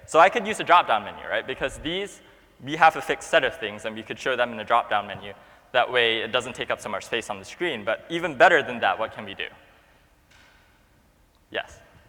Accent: Boston, Massachusetts, United States; I'm from I'm from Boston, so let me look in Massachusetts.

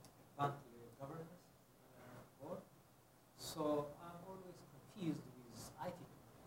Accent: Ethiopia; I'm from Ethiopia.

